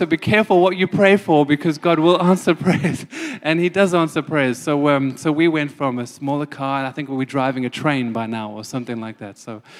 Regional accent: Somerset West, Western Cape, South Africa; accent: South African; now in United Kingdom; I'm South African, as you can hear from my accent. I'm a little town called Somerset West, just outside of Cape Town. But I flew over here about 14 years ago

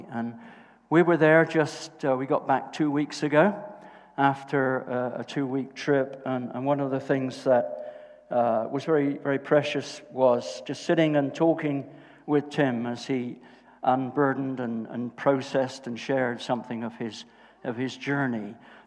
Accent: Sunderland, North East England, United Kingdom; I said, "I come from Sunderland."

